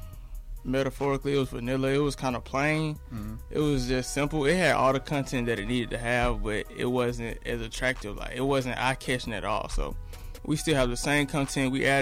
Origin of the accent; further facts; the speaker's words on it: Tuskegee, Alabama, United States; Yeah, I'm from Tuskegee initially, and I started going to school in Montgomery fifth grade.